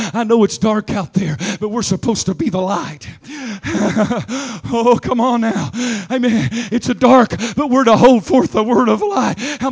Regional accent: United States; America may get so bad, we're kind of ashamed. I'm American. I'm from America.

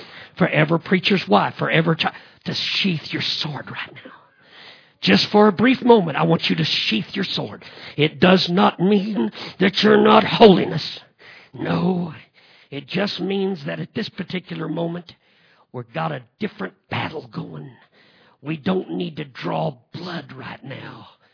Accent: Illinois, United States; they must have found out I was from Illinois.

